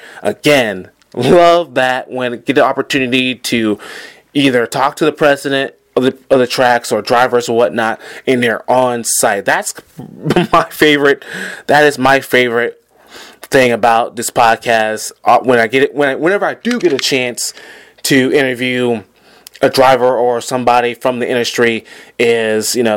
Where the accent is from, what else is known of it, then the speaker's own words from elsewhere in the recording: Georgia, United States; now in Manhattan, United States; I live here in Manhattan, Kansas, where I live currently in the MHK, but my home and home is in the South, in that state of Georgia